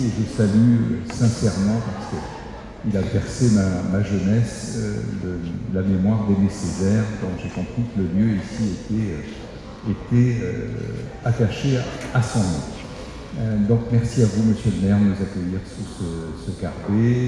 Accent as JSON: {"language": "French", "country": "Réunion", "said": "je suis réunionnais d'origine, très attaché à mon île"}